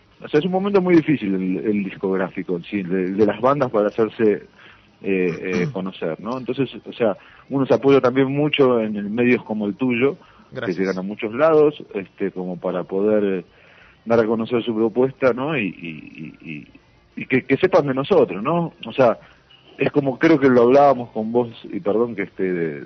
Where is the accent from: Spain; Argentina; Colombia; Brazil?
Argentina; now in Mexico; respecto a lo de mi país, Argentina, conseguí con una gente amiga, conseguí que pudiera hacer la edición allá en mi país